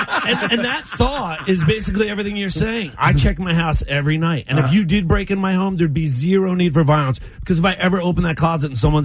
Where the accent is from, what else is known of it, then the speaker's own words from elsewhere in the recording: Atlantic City, New Jersey, United States; now in Las Vegas, United States; Growing up in New Jersey with a single mom, you're born with fears.